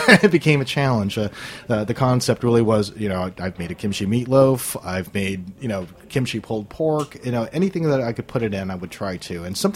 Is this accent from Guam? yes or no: yes; Guam; And I would say, especially growing up on Guam, it was one of those things you had.